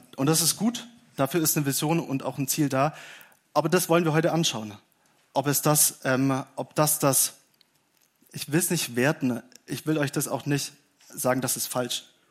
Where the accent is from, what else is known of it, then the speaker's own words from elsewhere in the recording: Baden-Württemberg, Germany; Aber ich bin auch Schwabe.